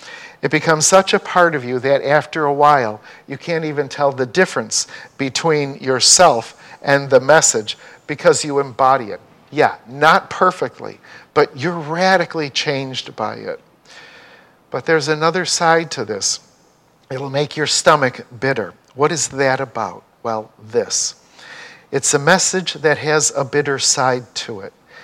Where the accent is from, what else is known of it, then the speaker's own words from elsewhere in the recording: Chicago, Illinois, United States; So when I grew up in Chicago, guess what many of the hospitals were called?